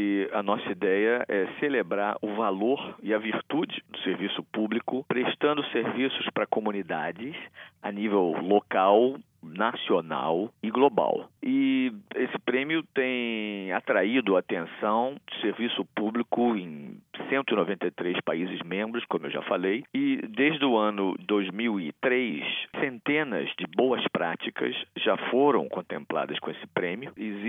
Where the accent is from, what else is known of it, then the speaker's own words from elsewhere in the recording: Brazil; mas como eu sou brasileiro, eu não avalio propostas que venham do Brasil